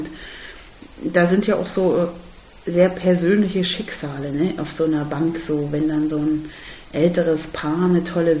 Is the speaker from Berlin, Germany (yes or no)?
no; Görlitz, Saxony, Germany; natürlich in Görlitz, wo ich herkomme